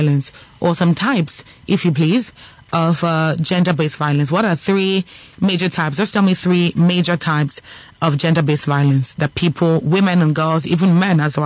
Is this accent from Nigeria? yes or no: yes; Nigeria; I know that I'm a Nigerian, but I don't know what it means to be Nigerian when it relates to my culture and how it is to live in Nigeria